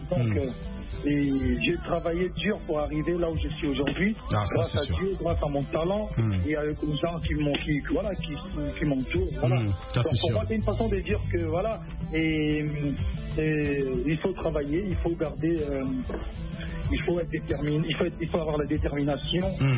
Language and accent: French; Bandal, Kinshasa, DR Congo; first language Lingala; French is a second language; Comme je l'ai dit toujours, moi je suis de Bandal. Je suis Mongala. Je suis un lingalophone avant d'être francophone.